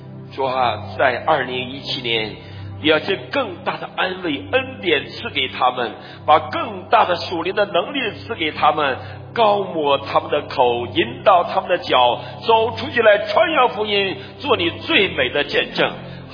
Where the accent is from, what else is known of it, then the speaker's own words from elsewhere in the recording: China; now in United States; 因为我们是中国人，我们生长在那块土地上，那块有我们的亲人。